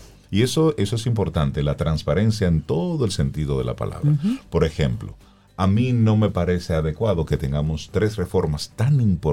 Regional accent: Dominican Republic; Del privilegio de que tenemos como dominicanos, sí, ser manejados, controlados.

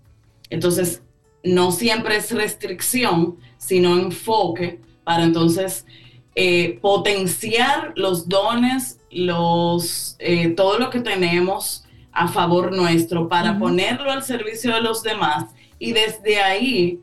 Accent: Dominican Republic; Creo que es uno de los principales errores de nosotros como cultura dominicana

